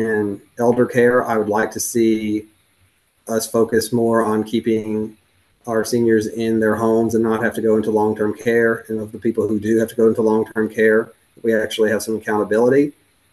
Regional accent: Kentucky, United States; And I grew up in Western Kentucky originally in Graves County, about 9 miles from where the tornado struck the courthouse.

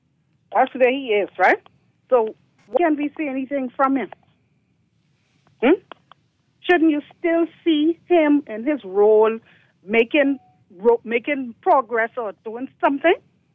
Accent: Abrams Bay, Mayaguana, Bahamas; know that man hailed from Abrams Bay, McGuana. I know him personally.

